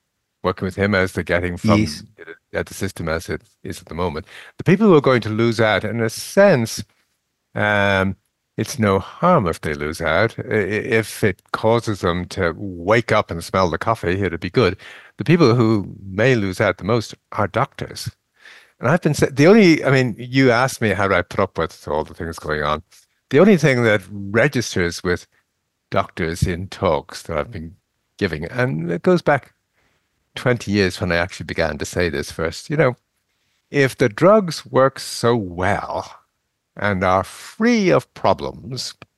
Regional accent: Ireland; this is dealing with the English, as we Irish have

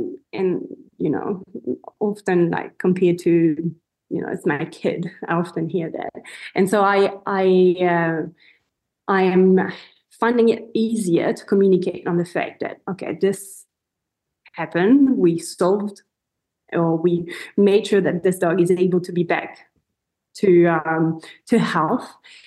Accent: France; English is a second language; again, I'm coming from France, so I'm comparing those two countries.

